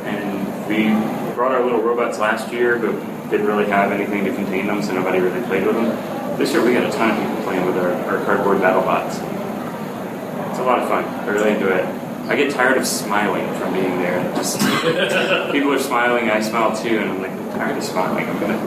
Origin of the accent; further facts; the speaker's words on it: Missouri, United States; I'm actually from Missouri.